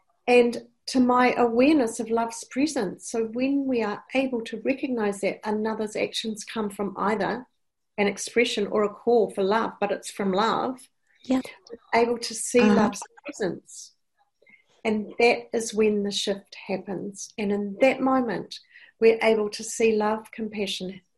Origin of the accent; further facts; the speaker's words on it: New Zealand; accent: New Zealand; I hope you can understand my New Zealand accent.